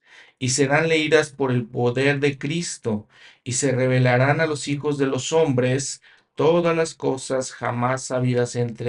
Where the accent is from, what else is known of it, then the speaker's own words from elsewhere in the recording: Querétaro, Mexico; Creciendo en Querétaro, México, nosotros no realmente recibimos la conferencia general.